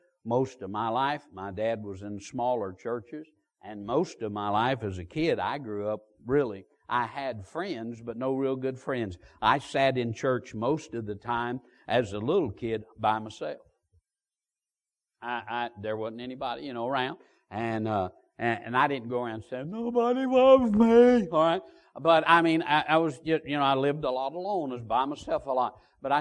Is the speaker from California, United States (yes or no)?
no; Georgia, United States; born there; I was born in Georgia. I was probably 5 or 6 years old at the most, and we lived in the middle of the block, and the church building was right next to us.